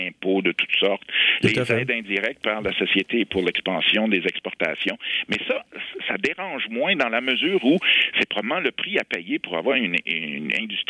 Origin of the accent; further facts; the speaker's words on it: Quebec, Canada; on était un peu fiers en tant que Québécois.